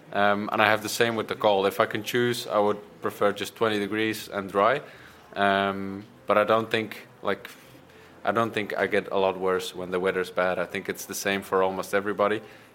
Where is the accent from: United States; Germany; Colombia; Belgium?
Belgium; Bruges, Flanders; English is a second language; I grew up in Bruges. The old center is full of cobbles. I don't think there's a lot of like normal paved roads.